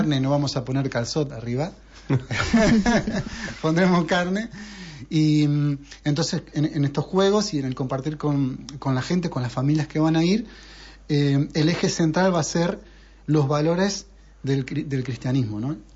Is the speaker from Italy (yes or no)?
no; Argentina; Catalan is a second language; Que sóc argentí, bueno.